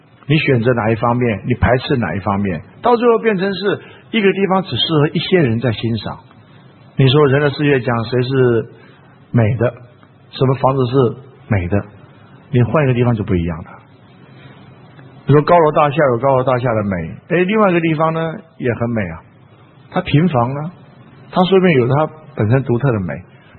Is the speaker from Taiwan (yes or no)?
yes; Taiwan; 我们自己在台湾住那么久，从来就不觉得台湾有什么美。我讲是讲真的，是不是？就觉得说就是这样子嘛，从小这边出生长大有什么美呢？